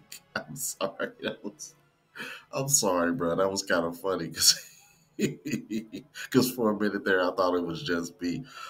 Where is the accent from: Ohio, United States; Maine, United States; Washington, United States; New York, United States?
Ohio, United States; Cincinnati; as you guys know, I am from Cincinnati, Ohio. You know what I'm saying? Cincinnati tattoo with the skyline. So, you know, I'm proud of where I'm from.